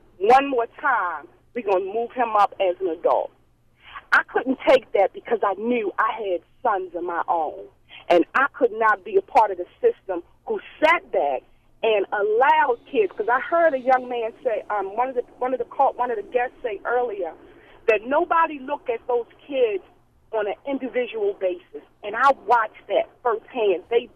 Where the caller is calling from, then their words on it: Baltimore, Maryland, United States; Hi, I'm calling from Baltimore.